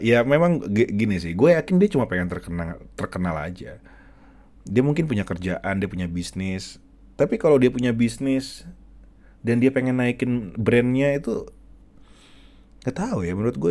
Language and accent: Indonesian; North Sumatra, Indonesia; Gue sebagai orang Batak, gue bangga.